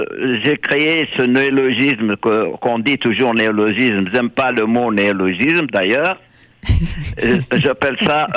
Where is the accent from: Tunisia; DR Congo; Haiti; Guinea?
Tunisia; born there; also born or lived in France; je suis né en Tunisie, d'accord. J'ai fait mes études secondaires en France, dans le sud-ouest.